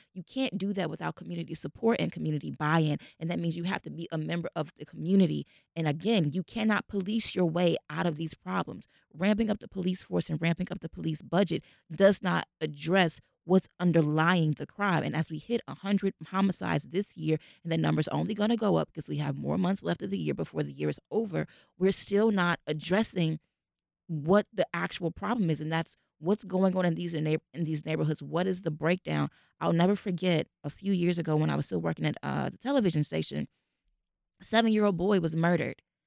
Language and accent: English; Chicago, Illinois, United States; I'm from Chicago. I know the neighborhood that you're talking about.